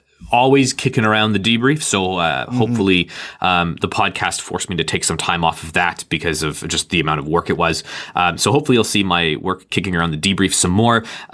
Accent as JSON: {"language": "English", "country": "Canada", "said": "Oh, sorry. I'm Canadian. I'm very critical of your weird gun laws."}